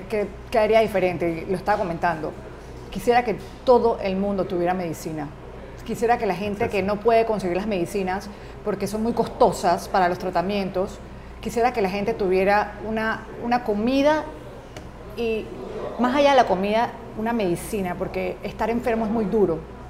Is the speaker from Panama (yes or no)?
yes; Panama; Yo soy panameña, tú también